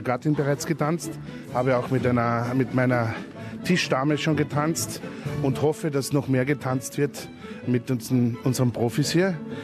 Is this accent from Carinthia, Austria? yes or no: yes; Carinthia, Austria; Ich als Kärntner kann das sagen